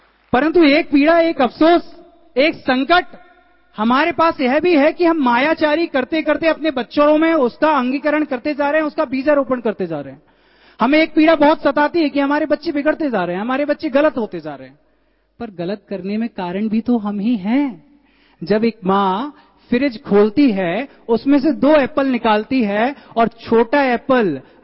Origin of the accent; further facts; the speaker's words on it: India; हम उस भारत देश के रहने वाले हैं जिसने नागरिकता की परिभाषा सबसे पहले दी।